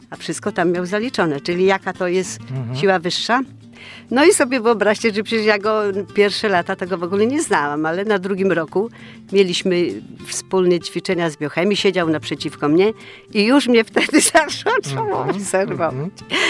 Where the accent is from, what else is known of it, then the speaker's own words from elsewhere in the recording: Stryków, Łódź Voivodeship, Poland; W ogóle pochodzę ze Strykowa. No Stryków teraz jest znany tam przez tą autostradę, no to ja stamtąd.